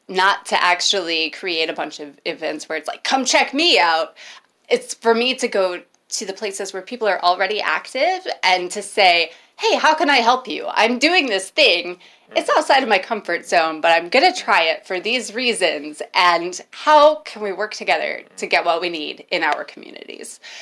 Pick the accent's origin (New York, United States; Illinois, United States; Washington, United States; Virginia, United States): Illinois, United States; Leroy; also born or lived in Bloomington-Normal / Peoria; I was born and raised in Leroy, Illinois. I lived in Bloomington Normal for a little bit. I lived in Peoria for a while.